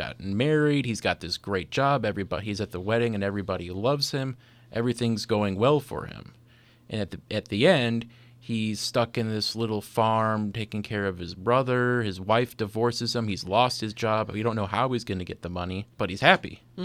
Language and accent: English; United States; Yeah, maybe it just wasn't, as an American, we shouldn't expect that.